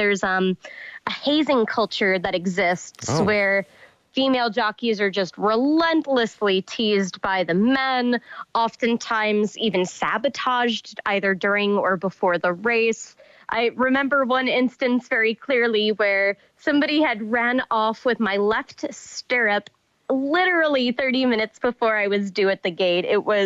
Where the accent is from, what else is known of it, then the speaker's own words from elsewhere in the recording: Leinster, Ireland; So I was born in Ireland. My grandmother has property just outside of Dublin proper, kind of in the direction of Swords.